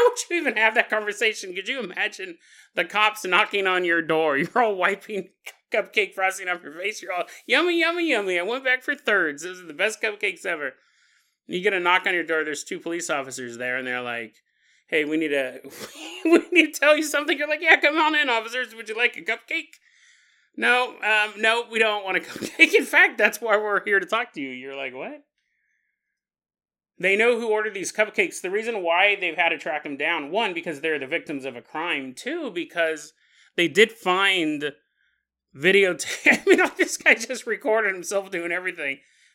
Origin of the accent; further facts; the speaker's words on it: California, United States; I'm from California. I've been through some pretty big ones. I was in the big 88 quake.